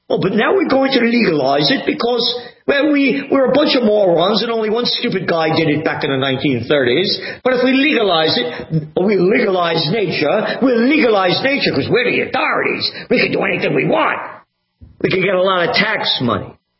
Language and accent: English; New York City, New York, United States; born there; Well, I was born in the Bronx. I'm a nobody.